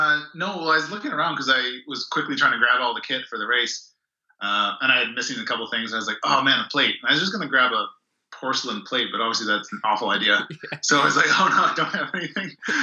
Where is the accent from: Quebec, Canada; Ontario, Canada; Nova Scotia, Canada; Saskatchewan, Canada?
Ontario, Canada; Toronto; I'm originally from Toronto, so that's a fairly big city, although, big suburb pretty much.